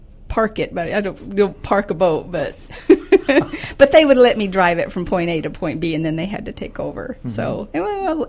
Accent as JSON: {"language": "English", "region": "New Mexico", "country": "United States", "tie": "born or raised there", "said": "I grew up in New Mexico, okay. Born and raised in New Mexico. My mom and dad and both my brothers are still there."}